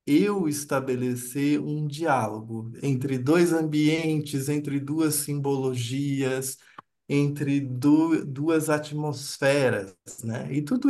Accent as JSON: {"language": "Portuguese", "town": "Itu", "region": "São Paulo", "country": "Brazil", "said": "eu sou do interior de São Paulo, sou de uma cidade que se chama Itu"}